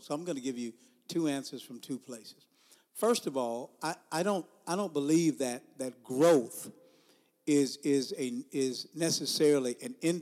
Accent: Houston, Texas, United States; now in Mansfield, United States; My wife and I, we are originally from Houston, Texas. Mansfield is a rural area in the Dallas-Fort Worth area.

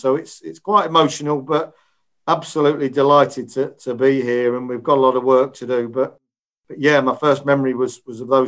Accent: Leicester, East Midlands, United Kingdom; also born or lived in Yorkshire; I was born and bred in Leicester, but I moved to Yorkshire when I was 35, and I've kind of come back home now

